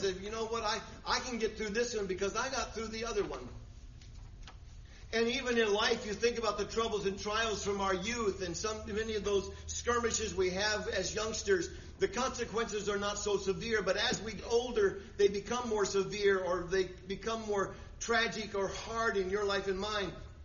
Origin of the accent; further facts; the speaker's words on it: Michigan, United States; born there; I'm thankful that I was born in Michigan and not Timbuktu.